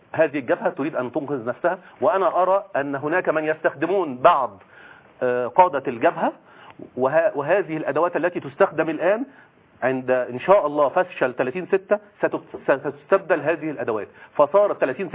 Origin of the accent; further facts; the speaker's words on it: Egypt; تعود لنا كلنا كمصريين بلدنا